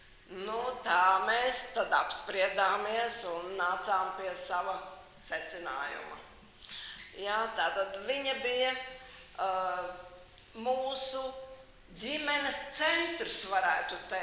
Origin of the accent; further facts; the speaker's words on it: Kauguri, Valmiera Municipality, Latvia; mēs nākam no Kauguriem pie Valmieras